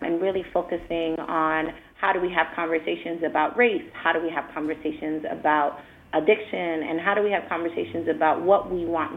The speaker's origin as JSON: {"language": "English", "region": "New York", "country": "United States", "said": "As a New Yorker, it pains me to be behind our sports rivals like California and Massachusetts."}